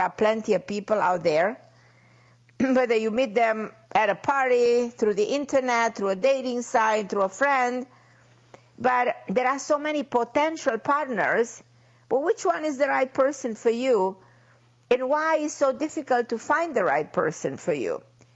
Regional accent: Miami, Florida, United States; So excited to be back in my hometown of Miami after 20-something hours of flying from Europe.

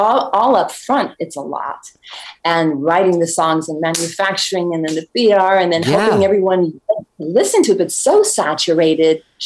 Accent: San Antonio, Texas, United States; during COVID lockdown, in my hometown of San Antonio, it made headlines of thousands and thousands of people lined up to a food bank in my hometown.

